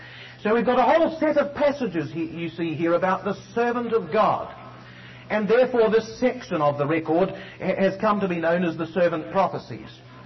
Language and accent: English; New Zealand; I come from the southern part of the world. Worse still, I come from New Zealand.